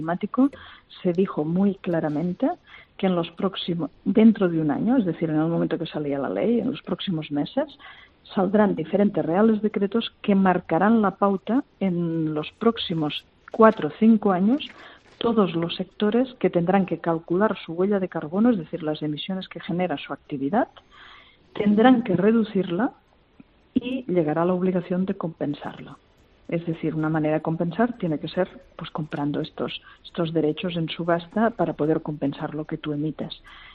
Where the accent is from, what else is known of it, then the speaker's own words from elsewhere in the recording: Catalonia, Spain; Yo soy de una de las zonas más afectadas de España. Sí. Soy del Delta del Ebro